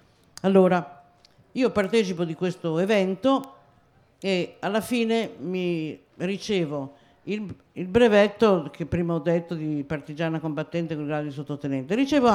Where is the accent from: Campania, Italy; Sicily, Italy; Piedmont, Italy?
Piedmont, Italy; Io sono piemontese